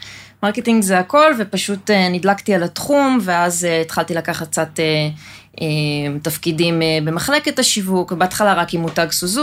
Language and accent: Hebrew; Gan Herzliya, Central District, Israel; אני גדלתי בגן הרצליה.